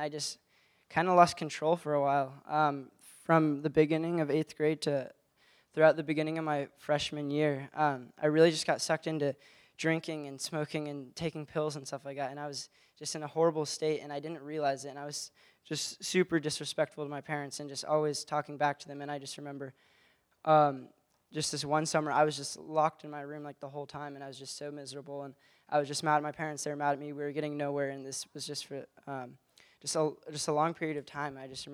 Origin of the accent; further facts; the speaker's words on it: Laguna Beach, California, United States; I've lived in Laguna Beach my whole life. I was born on June 3rd, 99, and lived my whole life here in Laguna.